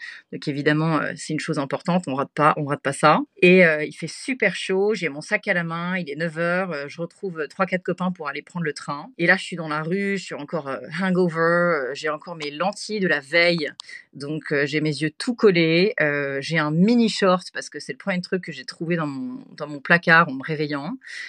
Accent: France; Une fois que je lui dis que je suis française, me parle en français.

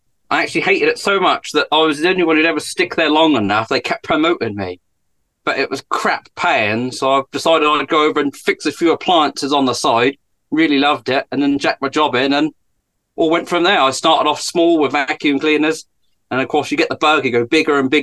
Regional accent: East of England, United Kingdom; I'm from the lovely county of Norfolk.

